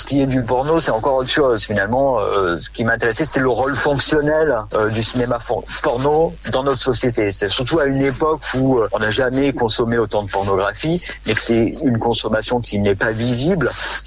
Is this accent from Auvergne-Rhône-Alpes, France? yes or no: yes; Montélimar, Auvergne-Rhône-Alpes, France; Moi, je viens donc du sud de la France, d'une petite ville qui s'appelle Montélimar.